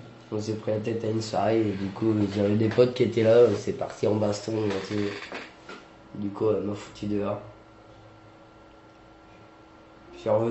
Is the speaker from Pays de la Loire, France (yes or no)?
yes; Saint-Nazaire, Pays de la Loire, France; born there; j'ai 24 ans, je suis né à Saint-Nazaire